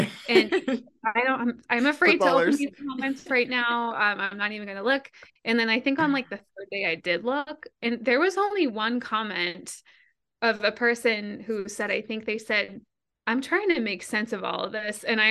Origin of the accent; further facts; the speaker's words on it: Boston, Massachusetts, United States; I'm from Boston, for those for listeners that don't know.